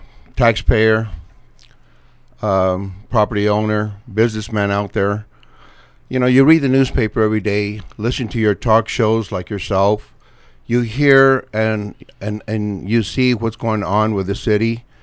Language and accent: English; Tucson, Arizona, United States; I was born and raised here in Tucson.